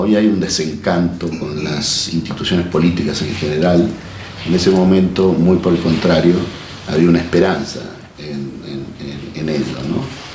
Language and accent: Spanish; Eugenio Bustos, Mendoza, Argentina; Entonces llegué a mi pueblo, llegué a Eugenio Bustos